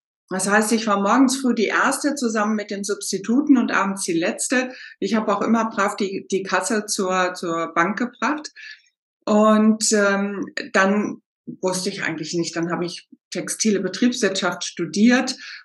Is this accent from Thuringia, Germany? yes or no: no; Rhineland-Palatinate, Germany; Ich komme ja aus dem Westerwald und da ist ganz, ganz viel Wald. Und in diesem Ort, wo ich groß geworden bin, ich glaube, es waren 5000 Leute angeblich.